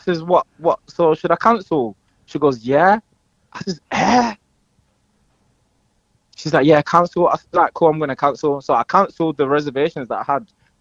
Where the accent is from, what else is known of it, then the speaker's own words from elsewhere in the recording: Leeds, Yorkshire and the Humber, United Kingdom; So, obviously, like I'm saying, I'm from Leeds, innit?